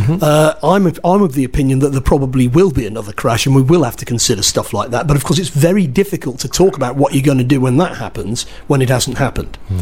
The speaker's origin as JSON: {"language": "English", "country": "United Kingdom", "said": "whereas in actual fact, being British and the Americans, we think in global terms."}